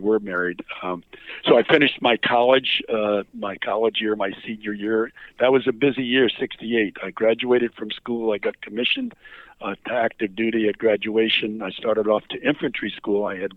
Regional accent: New England, United States; I was born and raised in New England.

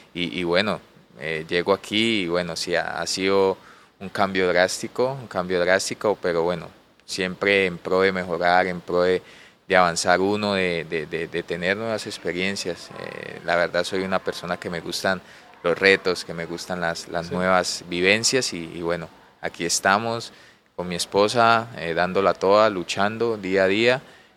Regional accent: Santander, Cantabria, Spain; Real Santander fue un equipo de la tierra, de la casa, de donde soy yo

